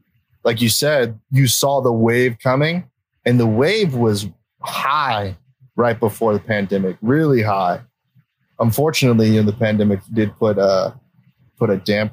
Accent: Austin, Texas, United States; But I moved back to Austin. I grew up in Austin

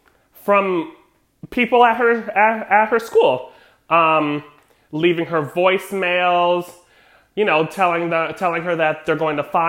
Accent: Connecticut, United States; I'm from Connecticut. It came on, you know, local news.

